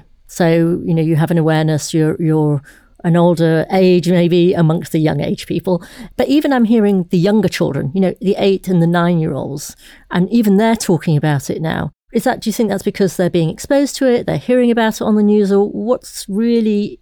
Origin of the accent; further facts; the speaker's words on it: Leeds, Yorkshire and the Humber, United Kingdom; I grew up in Leeds, so very close to my heart.